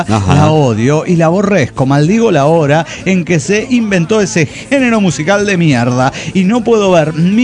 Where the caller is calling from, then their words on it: Reynosa, Tamaulipas, Mexico; de Reynosa, Tamaulipas.